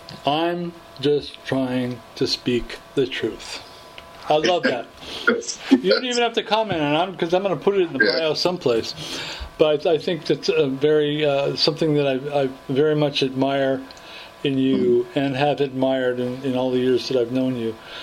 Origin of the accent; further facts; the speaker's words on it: New England, United States; also born or lived in California; now in New York, United States; lived in California for a quarter decade, and then we moved to New York, which is my, you know, I'm from New England.